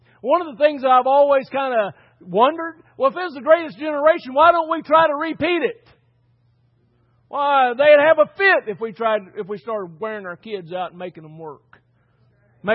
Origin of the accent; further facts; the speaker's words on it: United States; But I'm an American, established and founded on the precepts of God's Word.